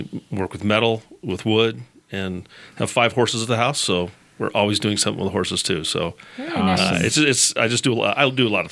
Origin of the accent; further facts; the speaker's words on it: Colorado, United States; now in Gilbert, United States; Born and raised in Colorado, man.